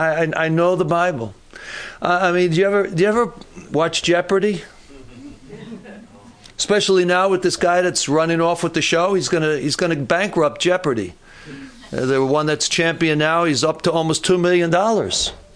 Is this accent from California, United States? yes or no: no; New York City, New York, United States; I grew up in New York City. I mean, there were five boroughs. I grew up in Queens. And I've been all over in Brooklyn and the Bronx and Manhattan, not so much Staten Island.